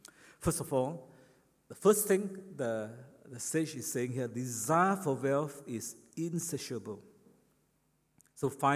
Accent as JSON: {"language": "English", "country": "Malaysia", "said": "Now, I'm a Malaysian, so I'm fully aware of this."}